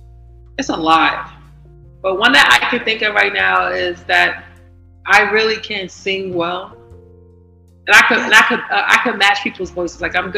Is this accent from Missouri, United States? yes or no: no; Brooklyn, New York, United States; I am from Red Hook, Brooklyn. I call it a small town, but people just say where our key is at. I'm from Red Hook.